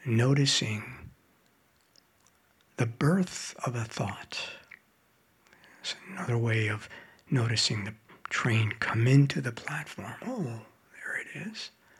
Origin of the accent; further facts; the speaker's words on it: New York City, New York, United States; I was raised in New York City and subways are home to me.